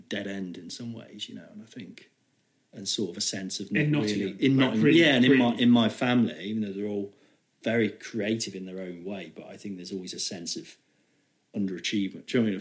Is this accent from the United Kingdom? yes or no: yes; Nottingham, East Midlands, United Kingdom; But I was from Nottingham, I thought acting was, you know, we sort of spoke like this